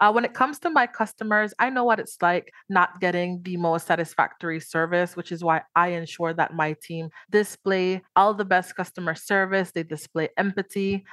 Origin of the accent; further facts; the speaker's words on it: Belize; I wouldn't necessarily identify myself as Latina, as I was born and raised in Belize. And Belize is located in Central America, and we are the only English-speaking country in Central America. However, we are filled with many diverse cultures, so I would identify myself as a Creole person.